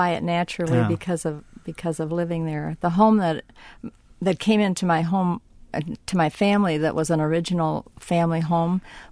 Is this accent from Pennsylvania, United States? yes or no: no; Shullsburg, Wisconsin, United States; He lived in the town that later became known as Shullsburg, mm-hmm. my hometown.